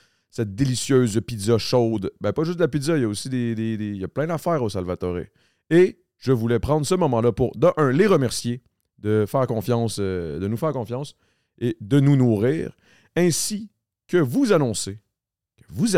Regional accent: Longueuil, Quebec, Canada; Je suis de Longueuil, mais j'ai un cowboy hat

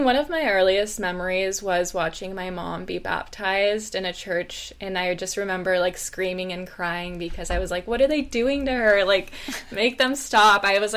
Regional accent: Los Angeles, California, United States; In Los Angeles.

